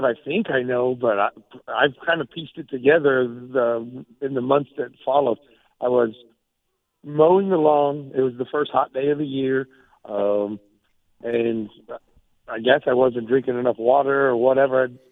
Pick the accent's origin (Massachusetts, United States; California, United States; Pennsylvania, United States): California, United States; Lindsay; I came from Lindsay, and I hated Strathmore with a passion.